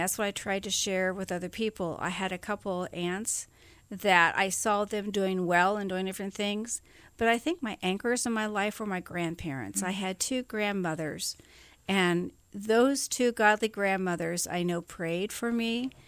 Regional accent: Uniontown, Pennsylvania, United States; I grew up as a small girl in Uniontown, Pennsylvania, where I was born.

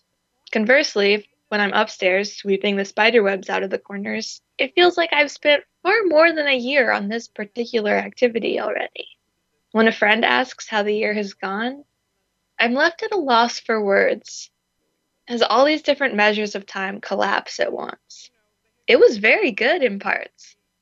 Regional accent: Tennessee, United States; And it hit home for me again this week when my hometown, Sevier County, Tennessee, was in the national news for shameful reasons.

